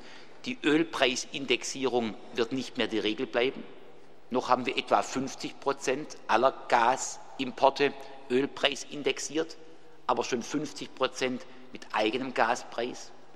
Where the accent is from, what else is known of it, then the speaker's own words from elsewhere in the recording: Germany; Ich nehme mein Heimatland, Deutschland, als ein Beispiel, ein wenig gutes Beispiel, ausdrücklich in diese Liste auf.